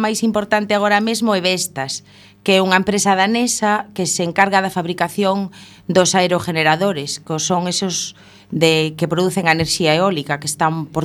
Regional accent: Viveiro, Galicia, Spain; Eu son de Viveiro. Viveiro é un povo da Mariña Lucense.

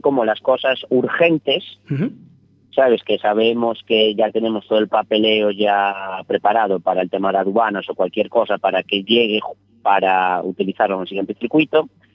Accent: Viveiro, Galicia, Spain; now in Barcelona, Spain; yo me voy de aquí de Barcelona el jueves, voy a estar 4 días en mi pueblo, en Viveiro

